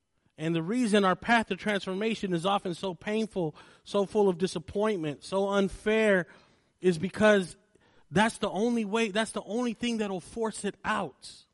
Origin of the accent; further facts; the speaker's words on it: San Jose, California, United States; In front of all these adults growing up on Eastside San Jose